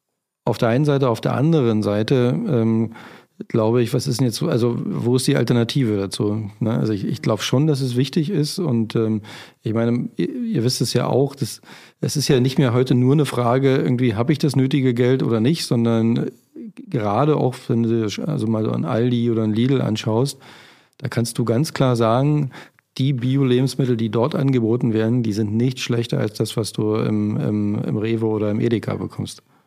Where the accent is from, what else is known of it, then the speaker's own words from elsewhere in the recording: Brandenburg, Germany; ich bin ja im Spreewald groß geworden